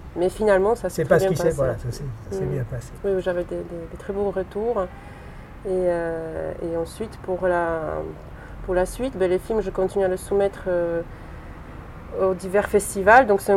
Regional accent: Poland; now in France; je suis polonaise, je vais régulièrement en Pologne, malgré que ma vie est faite aujourd'hui en France.

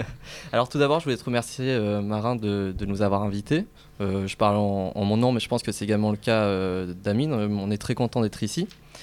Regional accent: Marseille, Provence-Alpes-Côte d'Azur, France; Et je suis né à Marseille, j'ai toujours vécu à Marseille. Mon père est marseillais, donc il y a au moins une vraie culture de la ville.

